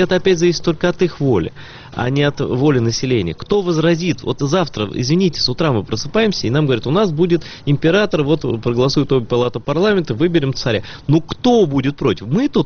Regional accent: Crimea, Ukraine

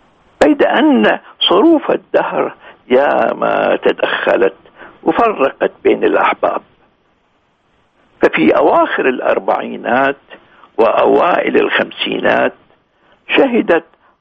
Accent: Iraq; وعندنا في العراق

